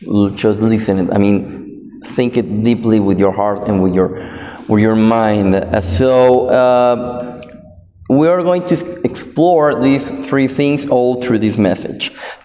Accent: Guatemala City, Guatemala Department, Guatemala; first language Spanish; English is a second language; As you know, I'm from Guatemala City, and my main language or my native language is Spanish, Español, right?

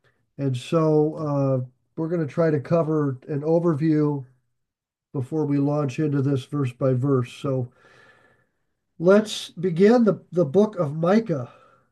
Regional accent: Nebraska, United States; I'm a Cornhusker. I grew up in the Midwest and spent a lot of time around people with agriculture

